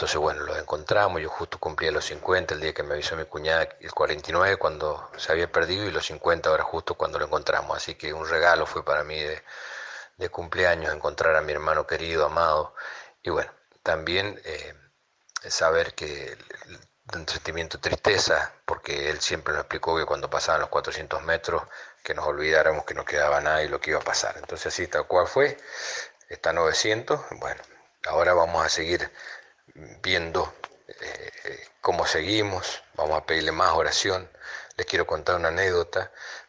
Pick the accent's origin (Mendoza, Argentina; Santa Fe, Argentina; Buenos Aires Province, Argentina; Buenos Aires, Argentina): Mendoza, Argentina; General Alvear; Somos de General Alvear, Mendoza.